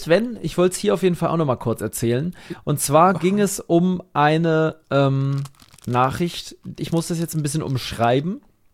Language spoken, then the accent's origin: German; Dubai, United Arab Emirates; Wir sind doch nicht von irgendwas, Mensch. Wir sind in Dubai groß geworden.